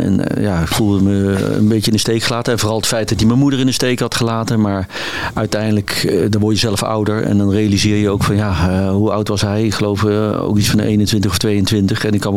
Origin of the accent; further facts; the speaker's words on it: Eindhoven, North Brabant, Netherlands; maar ik ben opgegroeid in Eindhoven